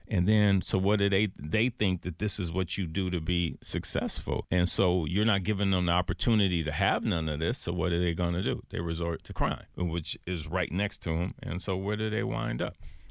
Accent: Los Angeles, California, United States; Yeah, I grew up in Florence and Normandy, Florence and Butlong. Yep.

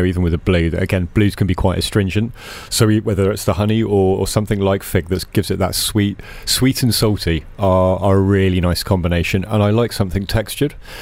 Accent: England, United Kingdom; I'm an Englishman

